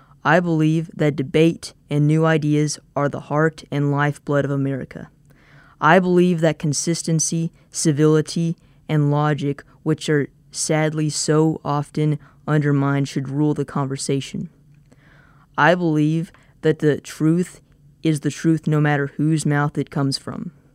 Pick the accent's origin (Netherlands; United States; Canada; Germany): United States; Kentucky; from Round County Senior High School, and my piece is called I Still Believe. As a high schooler in Eastern Kentucky, raised in such a polarizing climate